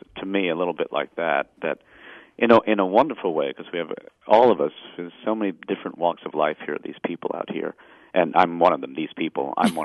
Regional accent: New York, United States; I just always thought there always were ambulances. I was from New York. I never even thought that some towns have a volunteer.

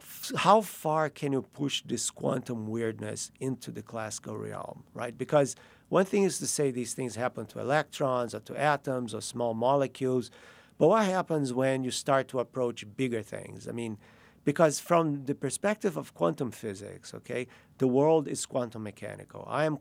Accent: Rio de Janeiro, Brazil; I grew up in Rio, and in Brazil we have this syncretic combination

